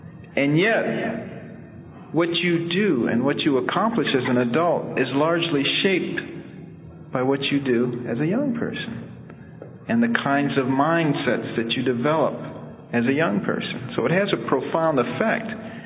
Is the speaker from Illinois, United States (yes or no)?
no; Detroit, Michigan, United States; there I was coming from Southwestern High School in inner city Detroit.